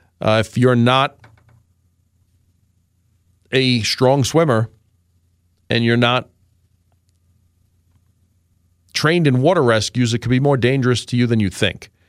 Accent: Astoria, New York, United States; There was I had a neighbor where I grew up in Astoria, Queens, and the father and brother died, and I knew the mother well, and I knew the younger brother that I grew up

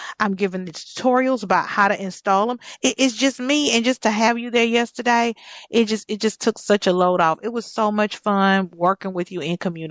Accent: Texas, United States; That's good because I'm from Texas. We do hurricanes there.

